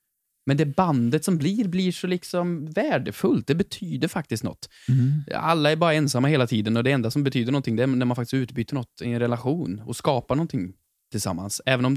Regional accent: Sunne, Värmland, Sweden; När jag var hemma i Sunne. Man gick fortfarande i högstadiet ungefär.

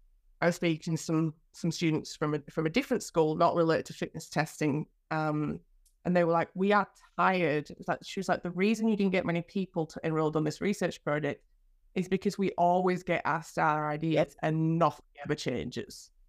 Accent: Malham, Yorkshire and the Humber, United Kingdom; I was born in Yorkshire, born and raised. It's just a beautiful place. So I'll say Malham in particular.

